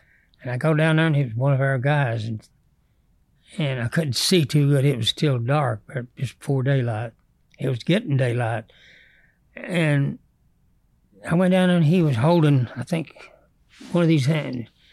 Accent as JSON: {"language": "English", "town": "Hyden", "region": "Kentucky", "country": "United States", "tie": "born or raised there", "said": "It was that old jukebox in my hometown."}